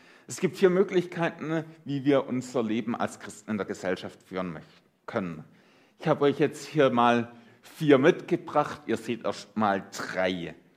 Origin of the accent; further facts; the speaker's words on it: Baden-Württemberg, Germany; Schön, dass ich als Schwabe zu euch hier im Badener Land kommen darf